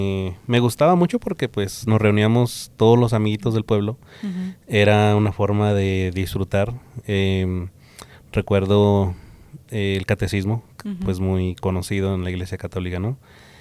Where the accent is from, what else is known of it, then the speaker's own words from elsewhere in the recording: Jalisco, Mexico; Soy del estado de Jalisco, en México, hacia el lado centro pacífico del país.